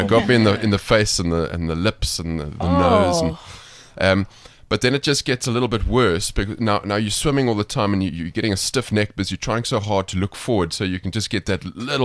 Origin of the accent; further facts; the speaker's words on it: Cape Town, Western Cape, South Africa; I'm from Cape Town.